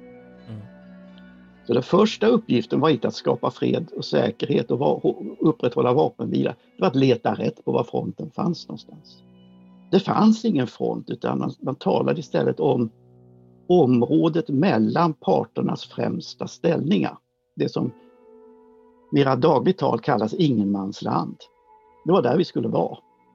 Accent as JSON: {"language": "Swedish", "country": "Sweden", "said": "FN-emblemet skyddar oss. Och vi är svenskar, vi klarar allt."}